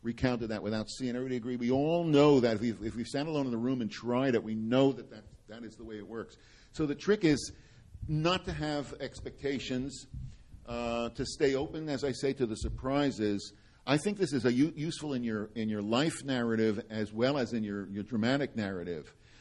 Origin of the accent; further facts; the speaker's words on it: New York City, New York, United States; Jewish kid like me, the thing to do growing up in New York City was be a doctor